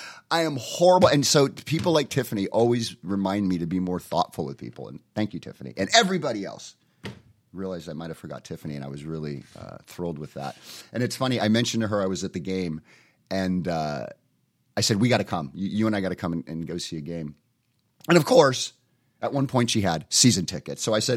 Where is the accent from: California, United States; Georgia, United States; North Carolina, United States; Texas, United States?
California, United States; Encinitas; What has happened to my beloved San Diego? I grew up in Encinitas.